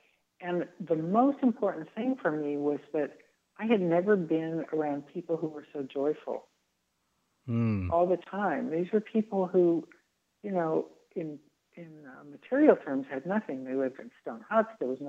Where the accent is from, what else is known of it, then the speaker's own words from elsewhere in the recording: California, United States; also born or lived in East Coast; I grew up in California, but I lived on the East Coast for 8 years. And when I escaped back to California